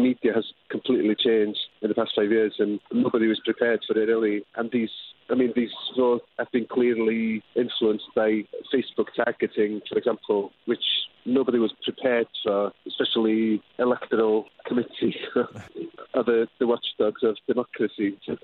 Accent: Wales, United Kingdom; first language Welsh; English is a second language; Oh, not at all. It's my first language.

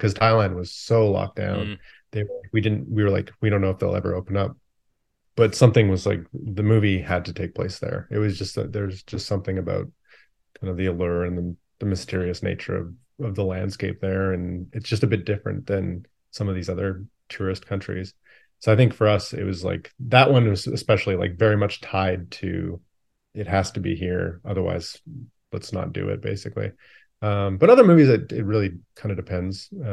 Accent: Calgary, Alberta, Canada; now in Vancouver, Canada; But yeah, I grew up in Canada, mostly Calgary, Alberta, where we still shoot a lot of the movies. Mm-hmm. So it's kind of fun to, like, I'm in Vancouver now, but we just shot Brandon's movie in Calgary. And so I'm constantly back, family's there and stuff.

